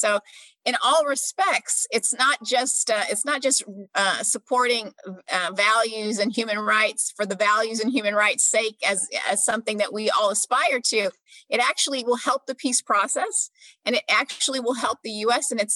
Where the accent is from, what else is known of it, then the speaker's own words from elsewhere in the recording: United States; And so thinking about it as an American